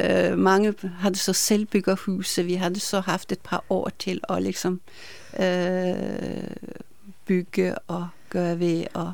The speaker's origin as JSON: {"language": "Danish", "country": "Norway", "second_language": "Danish", "lives_now": "Denmark", "said": "dansk, men når jeg er norsk, så fik jeg 11 i dansk til eksamen"}